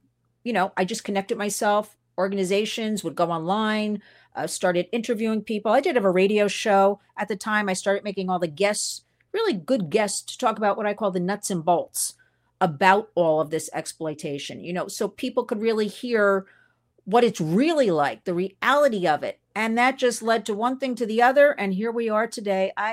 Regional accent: New York, United States; I'm a New Yorker.

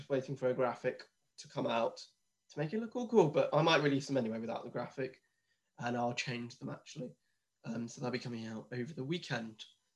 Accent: United Kingdom; We are obviously British, and the BBC is the most British thing I can think of.

